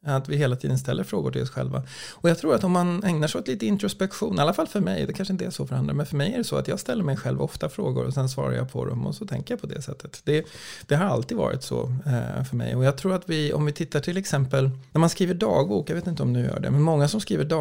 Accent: Stockholm, Stockholm County, Sweden; om du frågar mig varför jag bor i Stockholm, så skulle jag säga att jag är uppvuxen här och jag är svensk.

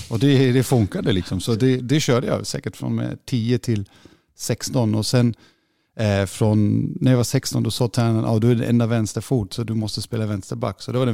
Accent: North Rhine-Westphalia, Germany; now in Sweden; Lite, det är väldigt söder om Düsseldorf. Men det är ju, ja, det är speciellt att komma därifrån.

